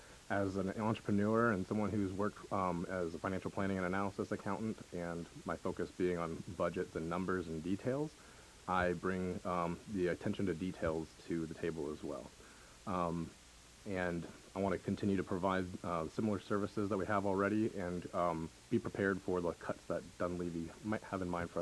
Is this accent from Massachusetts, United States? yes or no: no; Fairbanks, Alaska, United States; I was born and raised here in Fairbanks, product of our education system